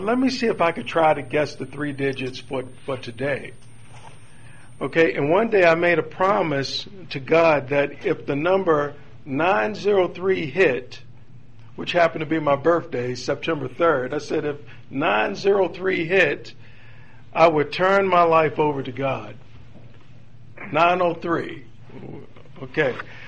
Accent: Baltimore, Maryland, United States; when I was 10 years old, growing up in Baltimore, I remember watching TV for daily lottery numbers.

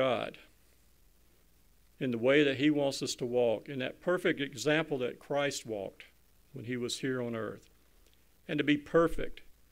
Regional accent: Florida, United States; because I was born and raised here in Florida

